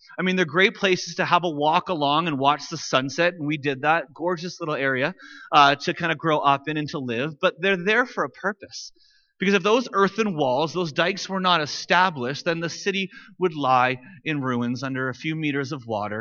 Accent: Ladner, British Columbia, Canada; I grew up in Delta, BC, the municipality of Delta, a town called Ladner in the greater kind of area of Delta.

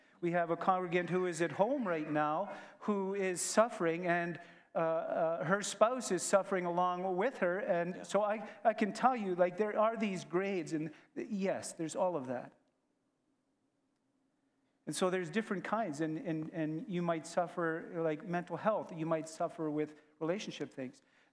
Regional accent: Canada; born there; Now, I was born in Canada. That wasn't my doing. That wasn't my choice.

